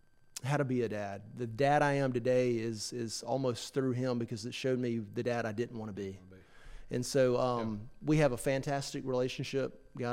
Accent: Haleyville, Alabama, United States; now in Birmingham, United States; But born and raised in Haleville, graduated in 95. But what put Haleyville on the map was the home of 911 and Guthrie's Chicken.

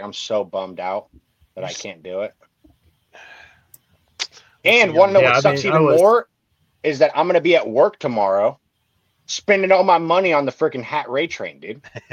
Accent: Hemet, California, United States; also born or lived in Temecula; I'm actually from Hemet. Like I grew up the first part of my life in Hemet. I went to Park Hill Elementary. I went to Acacia Middle School, and then that's when I moved to Temecula. Is my ninth grade year.

